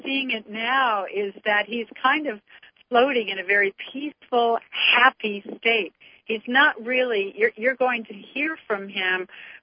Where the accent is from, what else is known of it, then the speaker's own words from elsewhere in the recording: Vancouver, British Columbia, Canada; I'm originally from Vancouver.